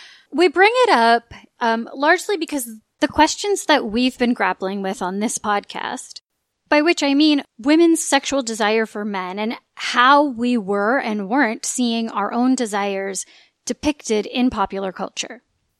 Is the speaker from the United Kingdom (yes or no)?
no; San Diego, California, United States; now in New York, United States; No one ever believes I'm from San Diego, by the way.